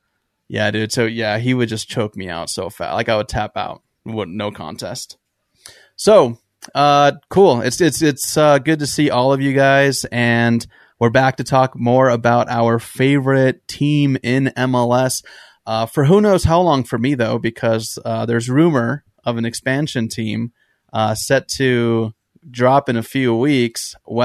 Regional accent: San Diego, California, United States; me and Isaac we're doing fingers crossed because we're both from San Diego.

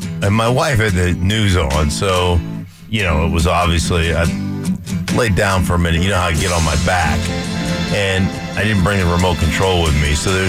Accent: Alaska, United States; 9 months of the year growing up in Alaska, there was a total eclipse of the sun.

